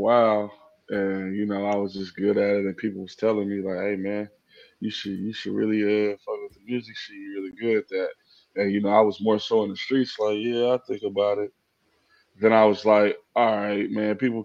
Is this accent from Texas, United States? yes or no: no; Rialto, California, United States; Man, I'm from Rialto, California, originally. You feel me? From Sycamore, the Sycamore Division, all through Rialto, though.